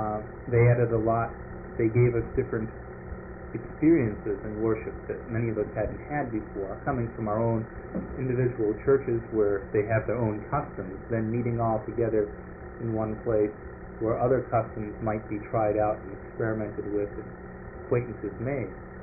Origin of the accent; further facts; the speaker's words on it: New York, United States; And of course, growing up on Long Island, I mean, who doesn't know what an ocean looks like?